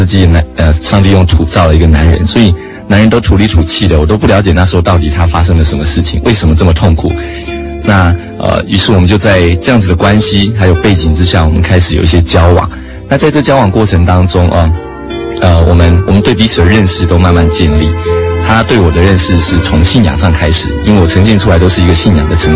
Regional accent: Taipei, Taiwan; 我是台北人，土生土长的台北人

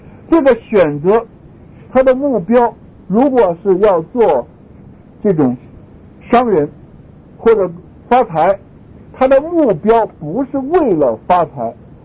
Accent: China; 我们中国人积攒财富就为这些，积攒财富就为了子女

